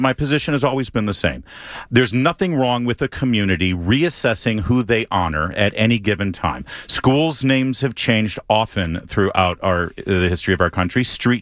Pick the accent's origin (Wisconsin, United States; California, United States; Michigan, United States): Michigan, United States; I grew up in Michigan